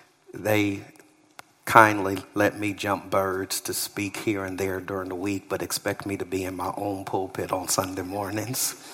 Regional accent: Los Angeles, California, United States; The church I grew up in Los Angeles, and Dr. MacArthur in Los Angeles.

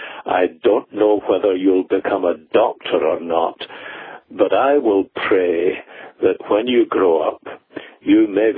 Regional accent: Glasgow, Scotland, United Kingdom; I was brought up in Glasgow

